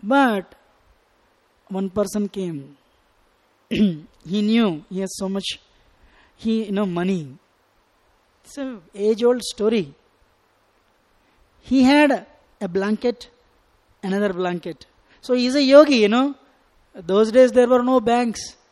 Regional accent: South India, India; English is a second language; I'm from South India, where this is very prominent, this mentality.

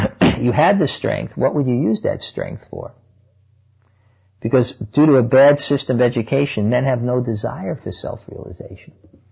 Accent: India; Growing up in India, I clearly saw, as people would come to me when I was in charge of the school

